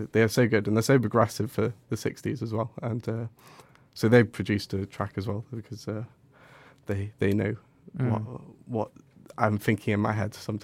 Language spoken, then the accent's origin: English; Hong Kong; born there; I was born in Hong Kong, but I don't think I'll do one there.